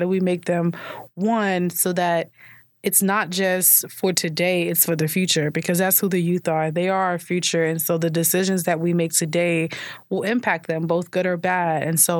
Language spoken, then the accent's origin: English; Brooklyn, New York, United States; You know, I was born in Brooklyn, and I took public transit from a young age. public transit alone from at a young age going to school.